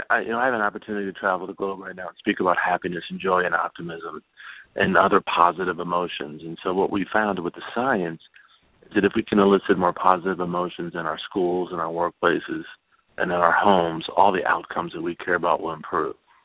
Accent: Washington, District of Columbia, United States; But so I grew up in Washington, D.C., and, you know, feeling like I really didn't belong.

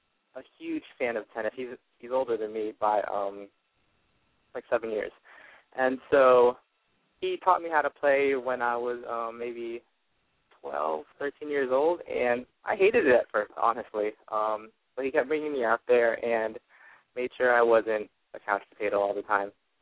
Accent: Maryland, United States; I grew up in southern PG County, Maryland. I'm Filipino-American.

